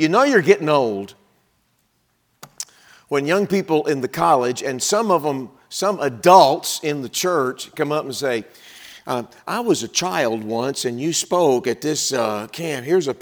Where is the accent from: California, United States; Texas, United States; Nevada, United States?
Texas, United States; accent: Texan; I don't speak like a Wisconsinite. I speak like I'm from Texas.